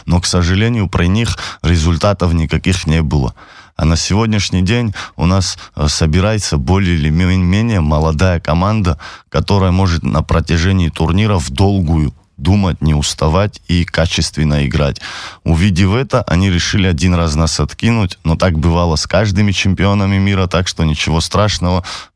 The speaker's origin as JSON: {"language": "Russian", "town": "Sukhumi", "region": "Abkhazia", "country": "Georgia", "tie": "born or raised there", "said": "Я вырос здесь в Сухуми, вот здесь в квартале живу от этого места."}